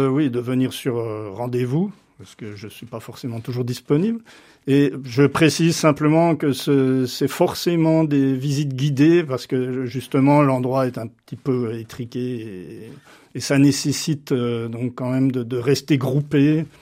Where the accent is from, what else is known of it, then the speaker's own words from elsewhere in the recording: Jura, Switzerland; j'ai passé quasiment toute ma vie dans le Jura suisse. Donc, certains croient que je suis franc-comtois ou belge, je sais pas. Non, je suis suisse d'adoption. Donc j'ai les deux nationalités parce que je suis né quand même à Paris.